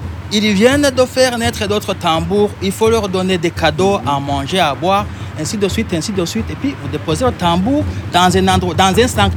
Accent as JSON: {"language": "French", "country": "Burundi", "said": "Moi, en tant que Burundais, je me dis, je ne sais pas ce que serait le Burundi s'il n'y avait pas le tambour."}